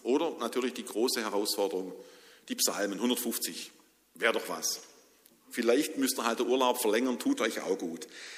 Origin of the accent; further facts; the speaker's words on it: Baden-Württemberg, Germany; born there; wurde ich geboren in Schwabenland, ein Deutscher, unter preußischer Flagge. So ist es halt, wenn man in Biesinger groß wird.